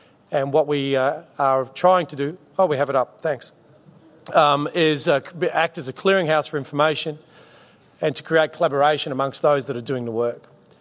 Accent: Australia; accent: Australian; Listen to my Australian accent and be wowed, as you are with Peter's.

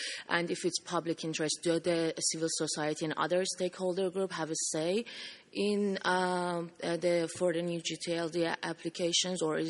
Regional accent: Iran; I'm a fellow from Iran.

